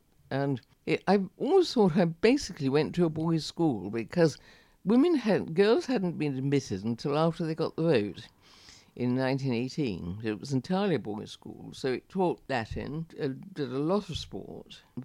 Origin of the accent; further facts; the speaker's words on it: Stourbridge, West Midlands, United Kingdom; I spent my first 18 years here. All my family came from Stourbridge. My first home was at Hewlett's Farm, and then we came to live in Stourbridge, and I went to the village school.